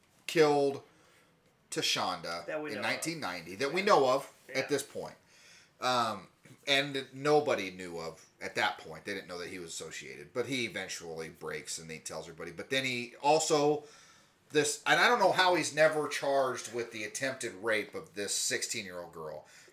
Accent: South Carolina, United States; I'm in South Carolina, my hometown, right? I had moved back home.

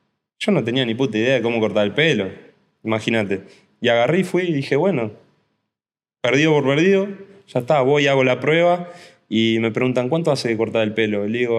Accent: Uruguay; yo vengo de Uruguay

